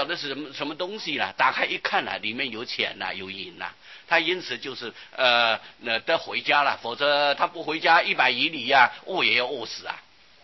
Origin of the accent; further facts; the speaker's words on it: Taiwan; 所以我们台湾人的习惯啊，就是喜欢说大佛哦